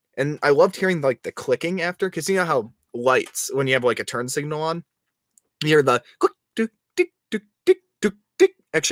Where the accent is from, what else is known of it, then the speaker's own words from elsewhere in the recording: United States; But as an American, I look at, wow, this has been going on for 50 years.